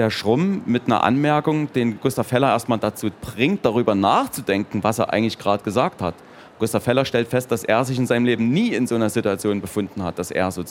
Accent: Dresden, Saxony, Germany; erfahre Dinge über meine Heimatstadt, über Dresden

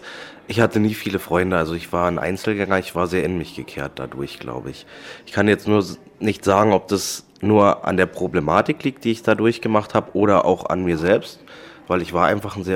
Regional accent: Senftenberg, Brandenburg, Germany; ich komme aus Senftenberg, bin jetzt 25 Jahre alt

